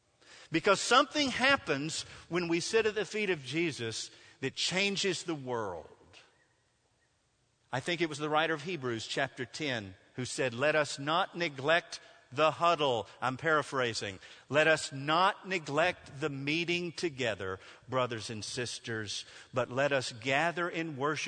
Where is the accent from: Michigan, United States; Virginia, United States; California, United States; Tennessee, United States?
Tennessee, United States; Nashville; When I was growing up in Nashville as a boy, we used to go to all the Vandy games.